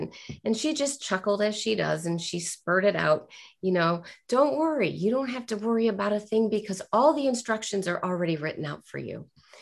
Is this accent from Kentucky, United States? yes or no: no; Akron, Ohio, United States; I'm from the Akron area.